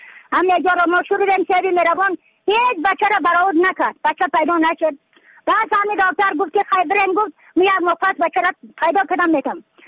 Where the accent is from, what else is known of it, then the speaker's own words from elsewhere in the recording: Badakhshan, Afghanistan; از بدخشان هستم مرکز بدخشان ولسوالی اکل پایان.